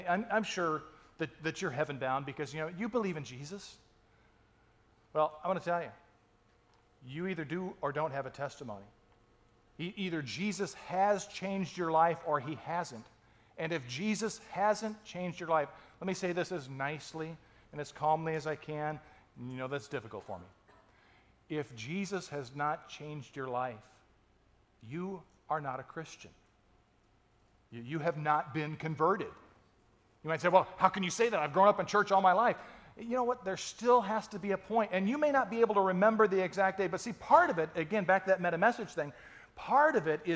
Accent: United States; That was the 1960s, at least where I grew up in America. You know, and lived in a small town. Life revolved around the Marine base.

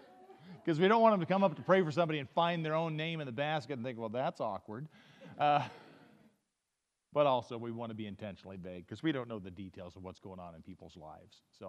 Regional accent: Yuma, Arizona, United States; I grew up in southern Arizona. I grew up in Yuma.

